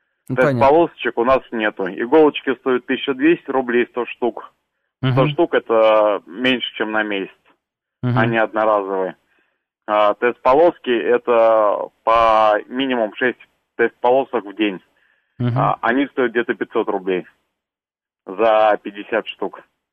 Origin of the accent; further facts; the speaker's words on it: Moscow, Russia; Я из Москвы.